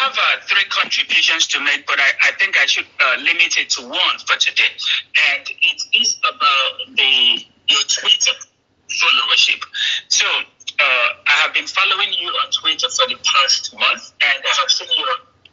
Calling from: Nigeria; from Onyenewu, but I'm calling from Finland.

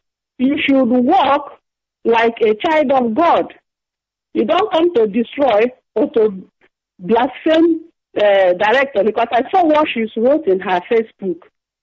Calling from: France; I'm calling from France.

